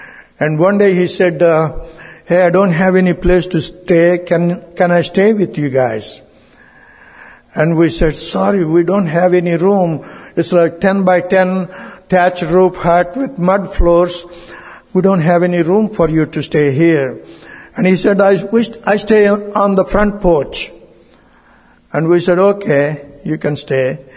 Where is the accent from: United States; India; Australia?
India; I'm from India.